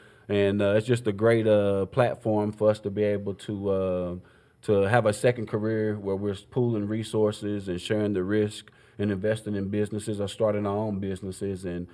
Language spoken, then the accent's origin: English; Paducah, Kentucky, United States; now in Atlanta, United States; I still have my home in Atlanta, Georgia, mm-hmm. but I also have a farm property in my hometown of Paducah, Kentucky